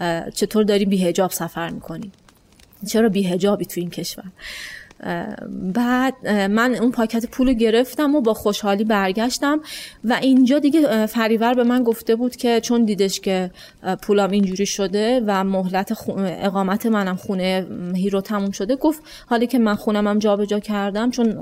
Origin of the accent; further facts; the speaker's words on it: Iran; من از ایران میام و سفر با دوچرخه میکنم